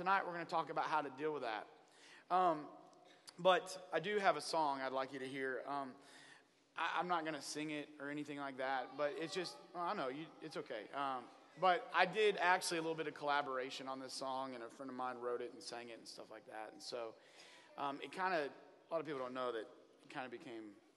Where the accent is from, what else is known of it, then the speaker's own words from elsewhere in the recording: Oklahoma, United States; Now, I'm from Oklahoma, and we have cactus that grows on our place.